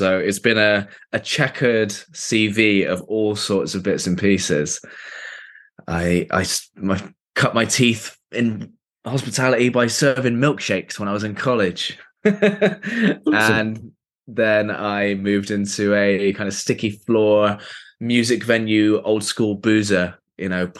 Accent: Canada; now in United Kingdom; I'm from Canada originally, got lots of family out there.

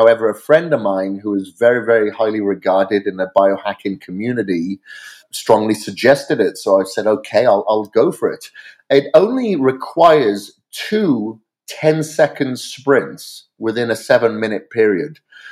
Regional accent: Wales, United Kingdom; now in Boise, United States; I'm from Wales originally, and I'm here in Boise, Idaho

